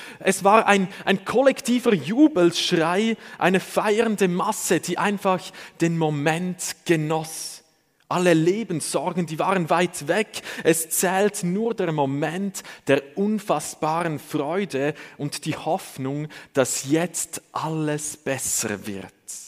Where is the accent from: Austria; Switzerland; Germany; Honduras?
Switzerland; Zurich; bricht für das Zürcher Unterland, der Ort, wo ich aufgewachsen bin, eine Welt zusammen